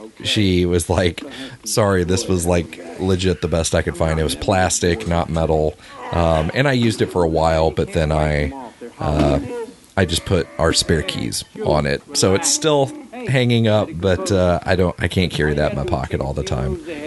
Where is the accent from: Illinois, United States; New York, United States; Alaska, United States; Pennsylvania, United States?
Illinois, United States; Peoria; Because I told him I'm from Peoria, and I've always been a fan of that movie.